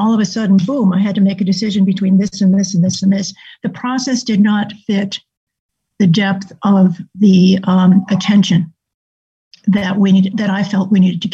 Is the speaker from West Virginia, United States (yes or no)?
no; Massachusetts, United States; from Central Massachusetts